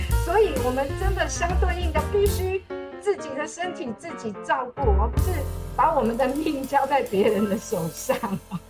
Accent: Taiwan; 在我们台湾这边看中医

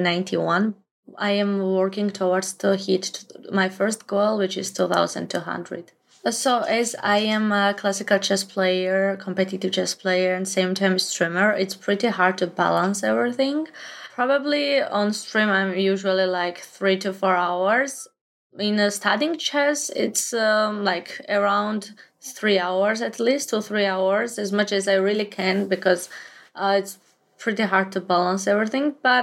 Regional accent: Georgia; from Georgia. I'm 22 years old and I am a woman FIDE master.

